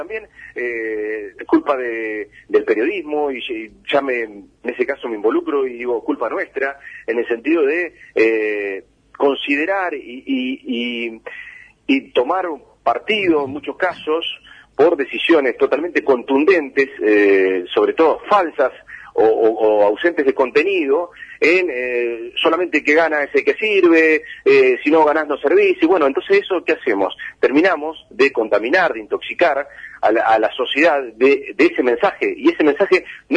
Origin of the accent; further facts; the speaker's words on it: Argentina; lo que somos los argentinos